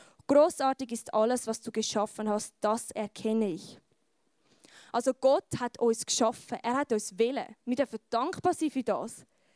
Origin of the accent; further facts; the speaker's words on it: Switzerland; es ist für mich als Schweizer, glaube ich, recht schwierig